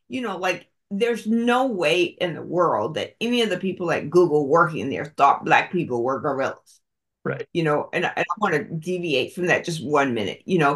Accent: Walterboro, South Carolina, United States; growing up in Walterboro or what's called Low Country

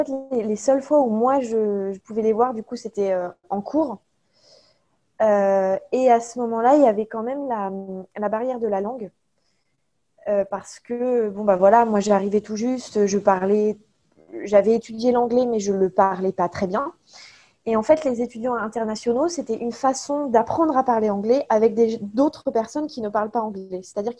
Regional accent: France; en tant que Française, j'avais l'impression d'avoir des amis partout, mais vraiment partout.

